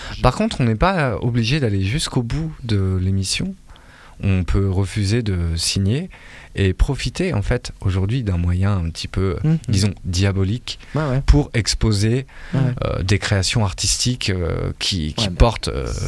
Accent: Bouxières-aux-Dames, Grand Est, France; also born or lived in Val-d'Oise; À la base, je viens de la périphérie de Nancy.

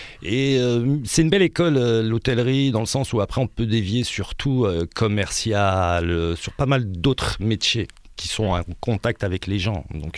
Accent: France; born there; je suis né en France, j'ai fait toutes mes études en France.

